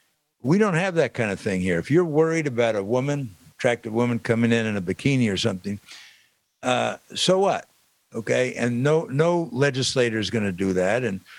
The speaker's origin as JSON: {"language": "English", "region": "Missouri", "country": "United States", "said": "I'm from Missouri. Stubborn guy."}